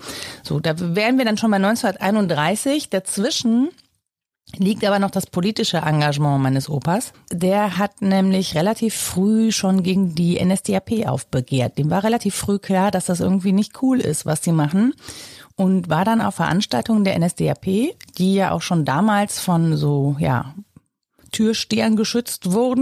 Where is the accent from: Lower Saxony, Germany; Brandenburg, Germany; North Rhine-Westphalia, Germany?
North Rhine-Westphalia, Germany; Mönchengladbach; wir kommen aus Mönchengladbach. Also es gibt einen … in Mönchengladbach und einen in Viersen.